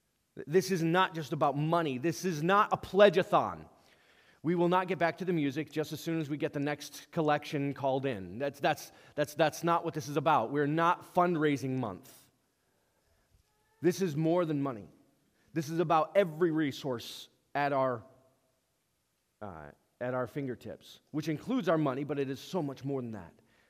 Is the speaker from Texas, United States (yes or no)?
no; New York, United States; And right around my hometown, not only in Cooperstown is there the Baseball Hall of Fame, in Oneonta, New York, not many people know this, there's the Soccer Hall of Fame.